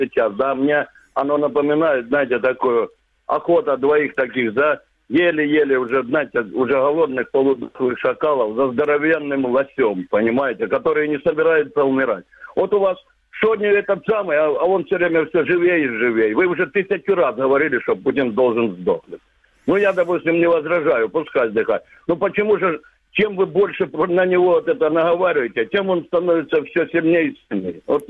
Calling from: Luhansk Oblast, Ukraine; Луганская область.

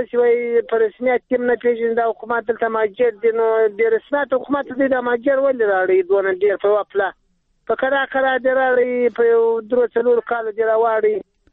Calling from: Uruzgan, Afghanistan; زه د روزګان د ولایت جراوت ولسوالۍ … خبره کوم.

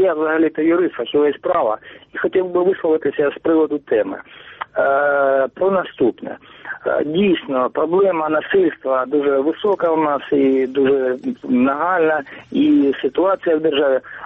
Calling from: Sievierodonetsk, Luhansk Oblast, Ukraine; Я телефоную з Сєвєродонецька, Луганської області.

